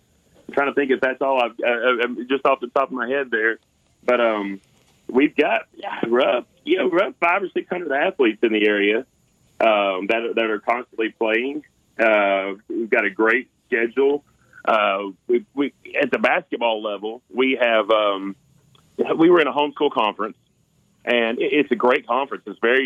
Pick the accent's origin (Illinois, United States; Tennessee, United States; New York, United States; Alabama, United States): Tennessee, United States; Sale Creek; I grew up in Sale Creek, played basketball at Sale Creek, and then moved on to Bryan College, played basketball there for 4 years.